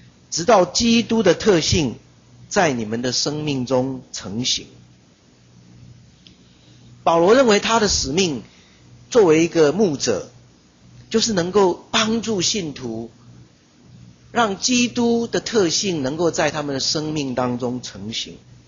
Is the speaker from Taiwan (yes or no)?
yes; Taiwan; 我们是台湾人，是基督徒，是长老教会的信徒，我们是和平教会的兄弟姐妹